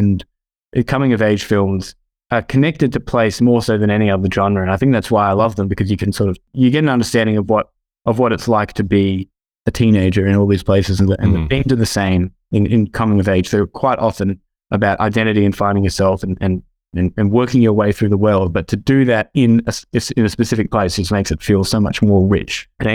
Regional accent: Perth, Western Australia, Australia; I'm from Perth on the west coast of Australia, which is famously the most isolated city in the world.

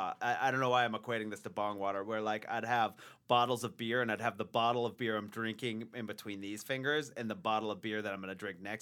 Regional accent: Massachusetts, United States; I'm from Massachusetts, and in the most, like, outside of Boston way ever

